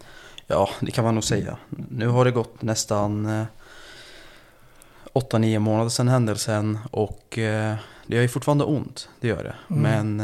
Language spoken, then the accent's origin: Swedish; Stockholm, Stockholm County, Sweden; Jag är uppvuxen i en förort i södra Stockholm. Det är en utsatt förort, kan jag säga rakt av.